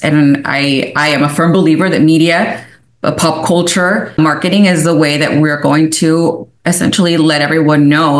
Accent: United States; As an American, it felt so backwards that we have inspired so many movements

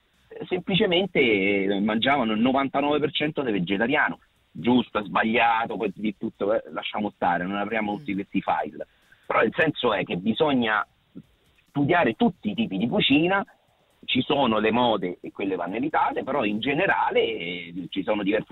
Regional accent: Rome, Lazio, Italy; Noi siamo di Roma, per esempio

